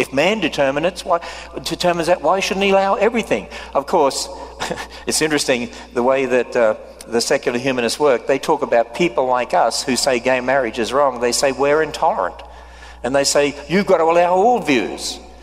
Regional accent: Australia; As an Australian, every now and then I slip back into my ways of saying things.

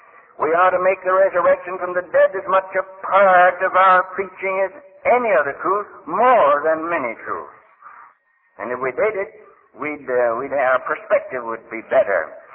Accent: United States; now in Canada; because I'm living in Canada and I'm American

